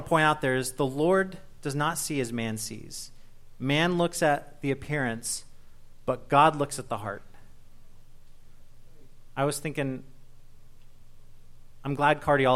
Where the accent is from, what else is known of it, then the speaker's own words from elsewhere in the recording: Beloit, Ohio, United States; I come from Beloit.